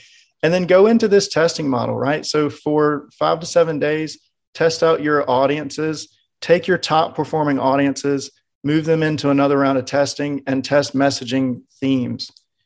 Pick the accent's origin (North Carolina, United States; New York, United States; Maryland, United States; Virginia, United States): North Carolina, United States; I'm from North Carolina, which is a southern area in the United States.